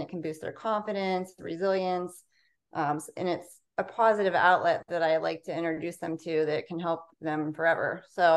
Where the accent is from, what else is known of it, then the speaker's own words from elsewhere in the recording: Beloit, Ohio, United States; also born or lived in Youngstown / upstate New York; I'm originally from Beloit, which is out near, I went to West Branch, so more country, only about a half hour from here, but I lived in the Youngstown area, minus the 1 year we were in upstate New York since 2004.